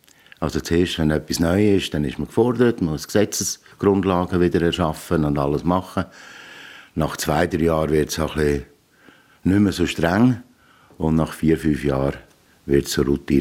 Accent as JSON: {"language": "German", "region": "Zug", "country": "Switzerland", "tie": "born or raised there", "said": "Ja, meiner alten Heimat im Kanton Zug. Ich bin auch sehr ländlich aufgewachsen, auf einem Bauernhof."}